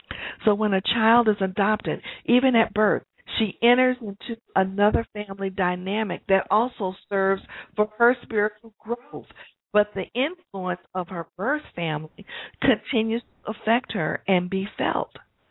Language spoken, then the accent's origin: English; Atlanta, Georgia, United States; I grew up here in Atlanta at a time when the city was segregated